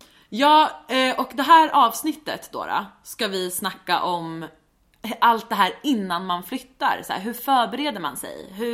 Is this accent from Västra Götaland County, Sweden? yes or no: no; Stockholm, Stockholm County, Sweden; also born or lived in New York / Hamburg; jag har flyttat hem från New York efter 2 år och bor nu hemma i Stockholm, Sverige igen. Mm. Och det känns bra, det känns härligt. Innan dess så bodde jag som sagt i New York i 2 år. Innan det bodde jag i Hamburg i 2 år i Tyskland.